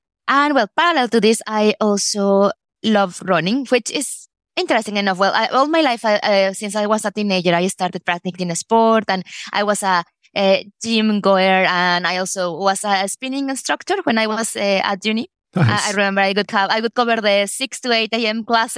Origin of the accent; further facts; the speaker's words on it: Mexico City, Mexico; English is a second language; I'm originally from Mexico, and well, where I was many years in Mexico City.